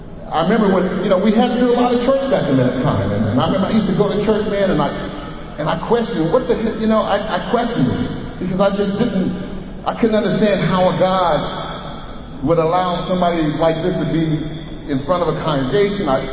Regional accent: Pueblo, Colorado, United States; also born or lived in Clovis, New Mexico / Odessa, Texas; I was born in Clovis, New Mexico, raised in Pueblo, Colorado, and Odessa, Texas. These little small towns in the Midwest, right?

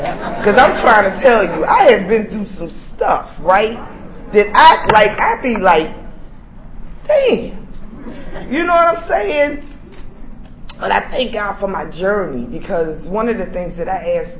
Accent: Atlantic City, New Jersey, United States; I'm from Atlantic City, New Jersey.

